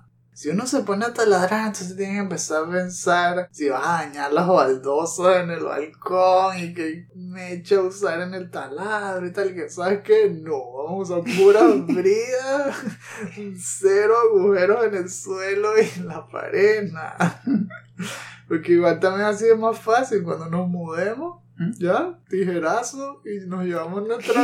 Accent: Venezuela; temas de Venezuela, si no se han dado cuenta, sí, somos de Venezuela.

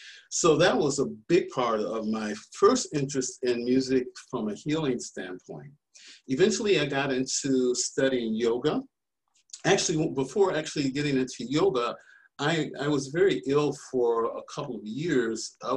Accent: Michigan, United States; And actually, I grew up in Michigan. And of course, you have a lot of people in Michigan who are from the South.

